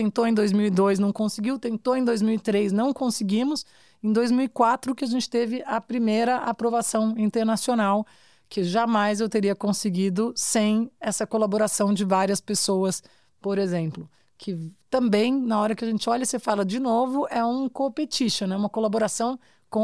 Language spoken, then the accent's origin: Portuguese; São Carlos, São Paulo, Brazil; moved away as an adult; now in São Paulo, Brazil; quando eu mudei para São Paulo, em 2001, que eu saí de São Carlos e fui para São Paulo